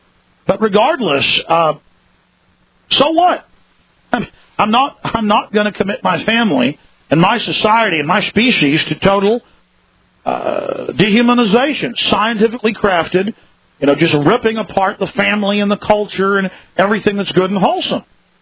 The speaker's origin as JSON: {"language": "English", "town": "Dallas", "region": "Texas", "country": "United States", "tie": "born or raised there", "lives_now": "Austin, United States", "said": "that happened a few times growing up in Dallas. Things were pretty rough back then. A lot rougher than they are here in Austin, I know that."}